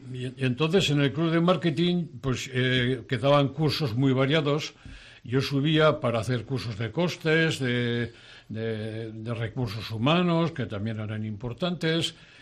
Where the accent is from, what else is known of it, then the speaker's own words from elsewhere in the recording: Tarazona, Aragon, Spain; como somos de Tarada, además de Aragón, somos de Tarazona